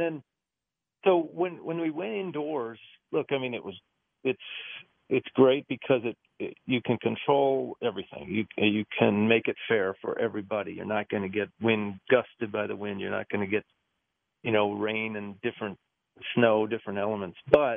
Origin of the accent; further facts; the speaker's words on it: Wisconsin, United States; Where I grew up in Wisconsin, it was what we had.